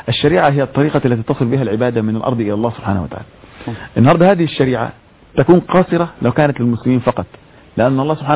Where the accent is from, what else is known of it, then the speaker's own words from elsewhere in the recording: Egypt; اللي كتب التاريخ عندنا في مصر جورج زيدان صليبي